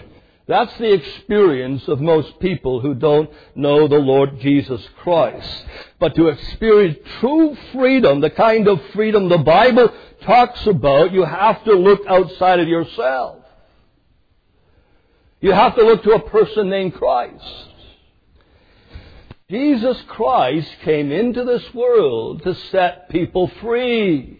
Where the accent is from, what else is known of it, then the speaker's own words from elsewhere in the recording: Canada; now in United States; growing up in Canada way back when, in the 1970s and 1980s